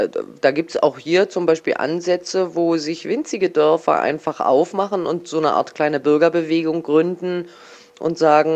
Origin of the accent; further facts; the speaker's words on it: Berlin, Germany; hätte ich mich als Jugendliche in Neuwestend in die U-Bahn setzen können